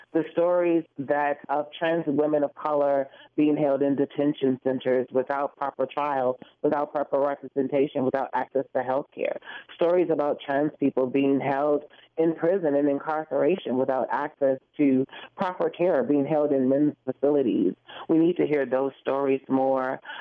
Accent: Detroit, Michigan, United States; I was born at Hospital. I grew up on the East Side, Mack and East Lawn. You know, I went to local schools, local public schools

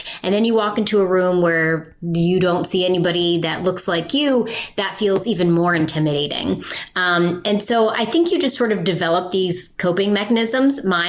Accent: Appalachia, United States; when I come from Appalachia, I come from a region of the country that is very unique.

